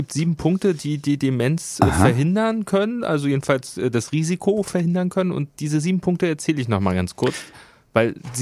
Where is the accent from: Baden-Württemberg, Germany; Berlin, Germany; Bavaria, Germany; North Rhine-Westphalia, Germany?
Berlin, Germany; Ich bin doch Berliner.